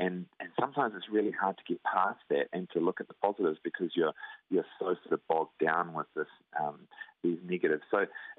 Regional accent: New Plymouth, Taranaki, New Zealand; I'm from New Plymouth originally

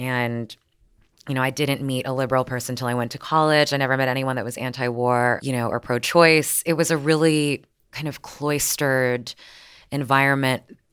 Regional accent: Canada; born there; I was born in Canada, but I went for 12 years to a school attached to the second biggest megachurch in the States. It's a Southern Baptist, very conservative, very white school.

